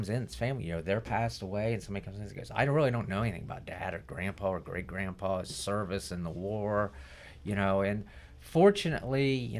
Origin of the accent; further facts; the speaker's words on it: New York, United States; born there; Well, I was born in New York.